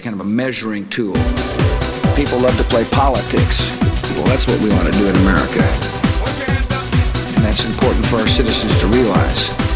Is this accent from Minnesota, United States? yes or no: no; Texas, United States; I'm from Texas.